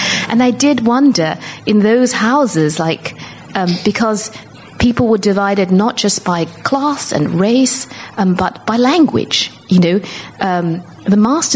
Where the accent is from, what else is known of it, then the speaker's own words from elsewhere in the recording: Malaysia; I'm originally from Malaysia, and they do say write what you know